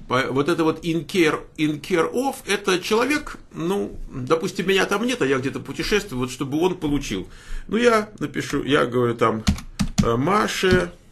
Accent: Moscow, Russia; born there; я родился в Москве, правда

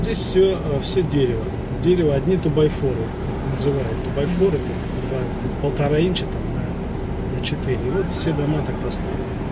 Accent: Saint Petersburg, Russia; Я из Питера.

